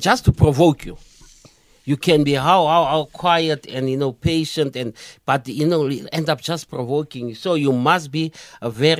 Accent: Johannesburg, Gauteng, South Africa; I'm from El Dorado Park, which is in Joburg

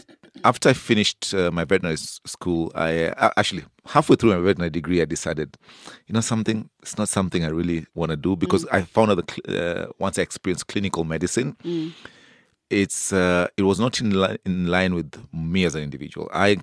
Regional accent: Kenya; Yes. Well, I'm still Kenyan.

